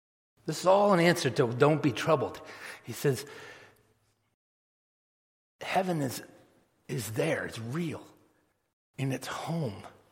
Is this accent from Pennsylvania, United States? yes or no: no; Massachusetts, United States; I grew up in Massachusetts